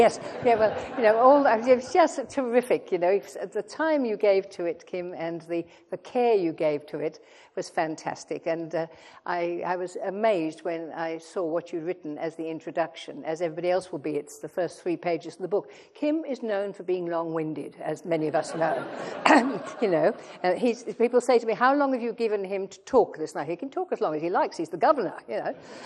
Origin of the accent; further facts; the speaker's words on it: Kolkata, West Bengal, India; born there; I was born in India. As I say in one chapter, I was conceived in Quetta and born in Calcutta.